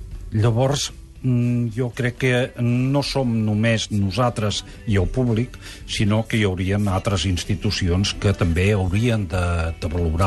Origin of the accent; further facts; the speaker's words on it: Catalonia, Spain; born there; No, vaig néixer a Mollà.